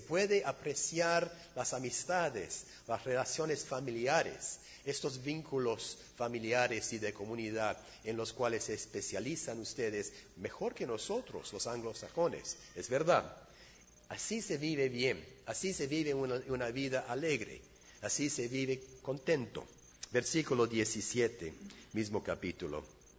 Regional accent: England, United Kingdom; De niño en Inglaterra, de joven en Inglaterra, la vida era tranquilita.

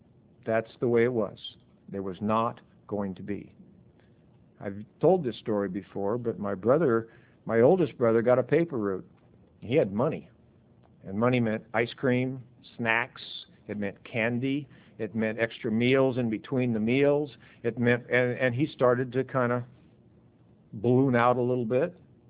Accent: Montana, United States; I grew up in Montana. It's cold there in the winter. We played outside in the winter in Montana.

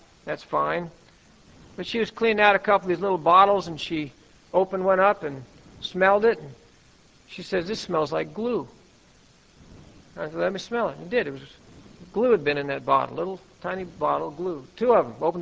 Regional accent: Pacific Northwest, United States; moved away; even though I'm from the Northwest, but had been out of the Northwest for many, many years

